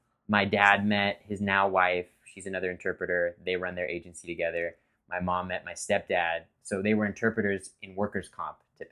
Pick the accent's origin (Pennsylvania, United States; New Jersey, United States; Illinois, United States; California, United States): California, United States; Los Angeles; So, I mean, I was born in Highland Park area. I spent my adolescence because of the split between there and the West Valley. And I really didn't like L.A. growing up.